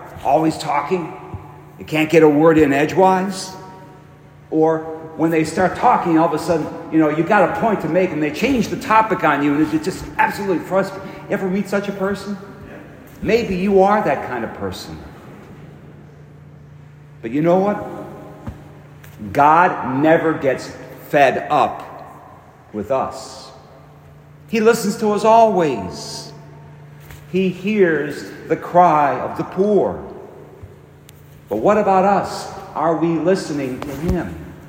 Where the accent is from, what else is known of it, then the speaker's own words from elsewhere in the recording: Euclid, Ohio, United States; I was born in Euclid. I attended Euclid High School.